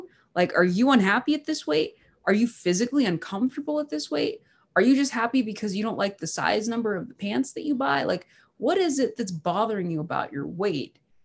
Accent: United States; Like, I grew up in America, right? Body image is everything.

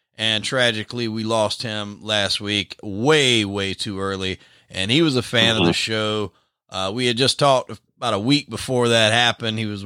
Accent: Darlington, South Carolina, United States; You and I grew up in Darlington, but in Florence is where all the partying went because there wasn't really any places to do it in Darlington.

